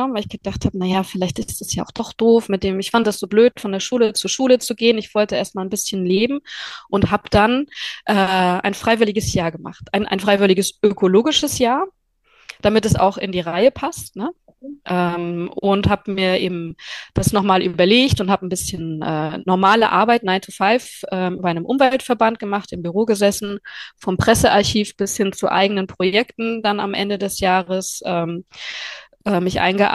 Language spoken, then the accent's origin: German; Rostock, Mecklenburg-Vorpommern, Germany; aus Rostock, also meiner Heimatstadt